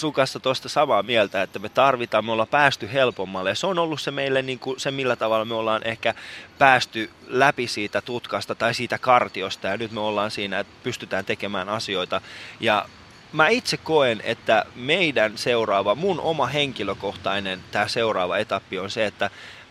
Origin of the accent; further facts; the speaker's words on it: Iran; mä oon iranilainen